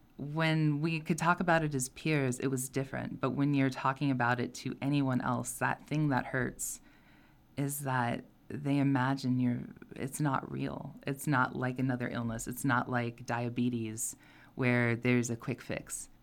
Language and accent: English; Knoxville, Tennessee, United States; and I hail from East Knoxville.